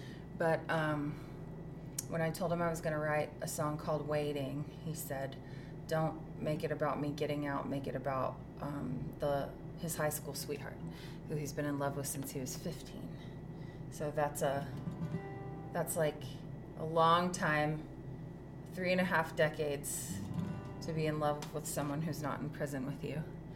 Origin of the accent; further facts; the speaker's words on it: Huntsville, Alabama, United States; now in Nashville, United States; because I live in Nashville now, but I'm from Huntsville, Alabama. It's where I was born.